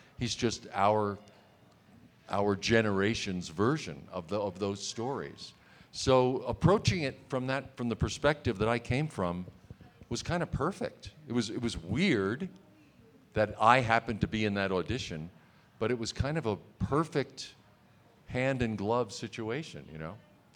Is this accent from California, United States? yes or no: no; New York, United States; I was a theater actor. I was from New York.